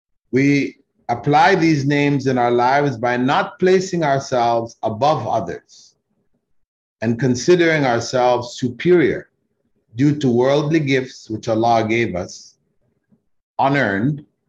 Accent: Kingston, Jamaica; born there; when I was born in Kingston, Jamaica, my Christian parents were told that their son would grow up to become a Muslim scholar

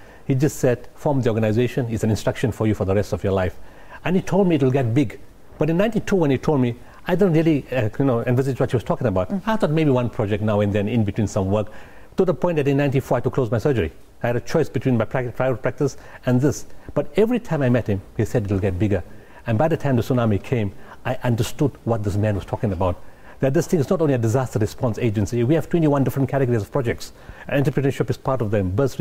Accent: Potchefstroom, North West, South Africa; We come from Potchefstroom.

